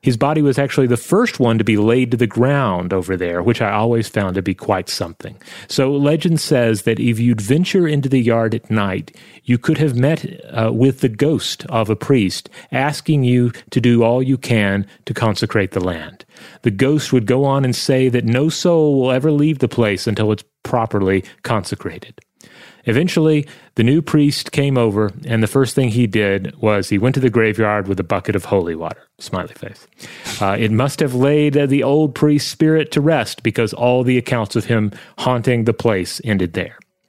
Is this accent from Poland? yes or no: yes; Poland; English is a second language; I grew up in a reasonably small town in the south of Poland where you have mostly forests, hills, bogs, and meadows. It's rather picturesque, but can also get a bit spooky. My town has a population of 10,000 people, and it's rather old.